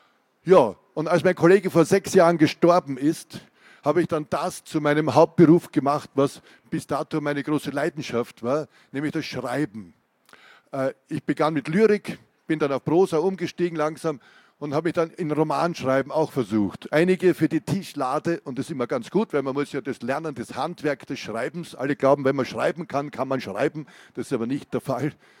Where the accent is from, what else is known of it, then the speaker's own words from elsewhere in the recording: Austria; damit ich da als Ösi, als Österreicher und nicht Native Speaker der DDR kein Blödsinn schreibe